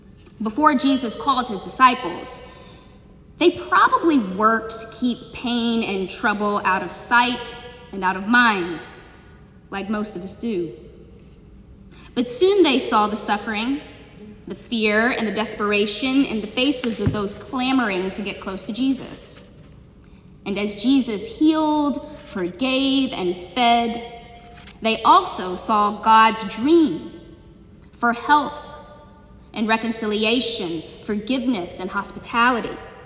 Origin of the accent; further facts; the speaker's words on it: Mississippi, United States; 654 were in my home state of Mississippi.